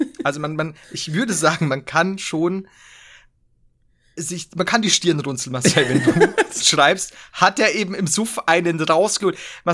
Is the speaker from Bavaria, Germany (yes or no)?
yes; Bavaria, Germany; ich kann sie nie aussprechen, gerade als Bayer nicht.